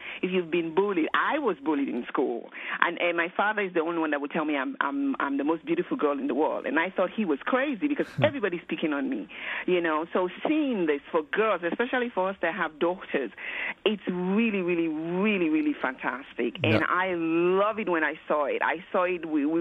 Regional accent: Sierra Leone; now in United States; growing up in Sierra Leone, in Africa, when you're thin, you're not beautiful. So I was picked on.

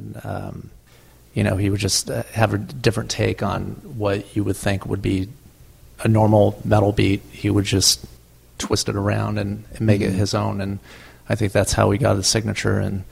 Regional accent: Long Beach, California, United States; I think the fact that we're closer in age and, you know, I'm from Long Beach, they're from Huntington, you know, we share the same musical influences.

